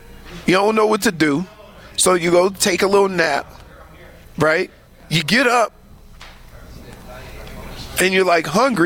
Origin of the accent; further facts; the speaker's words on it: Louisiana, United States; I'm like, I'm Cajun. It's not Cajun.